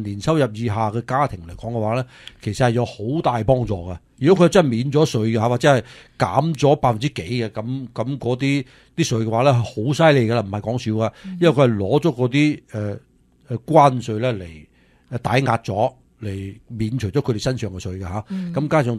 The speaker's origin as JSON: {"language": "Cantonese", "country": "United States", "said": "为我哋美国人咧自己系悭翻好多税"}